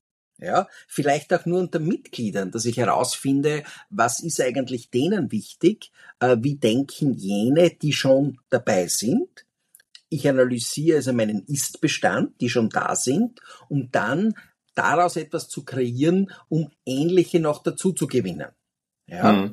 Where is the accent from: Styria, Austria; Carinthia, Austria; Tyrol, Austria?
Styria, Austria; Graz; so wie wir das in Graz tun könnten, wo ich herkomme